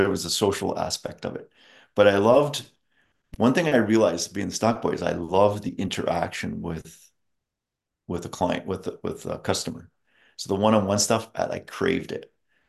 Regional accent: Woodstock, Ontario, Canada; I grew up in Woodstock, Ontario, from grade 6 on. I lived in about 5 different other small towns before that, but ended up in Woodstock.

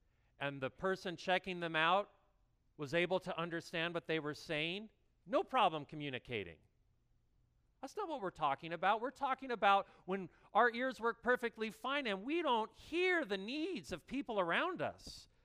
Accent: Sedona, Arizona, United States; now in Upland, United States; Yeah, I'm from Arizona, and I'm from the mountains, okay? So the mountains get cool. The weather in Upland is a lot like my hometown in Sedona, actually.

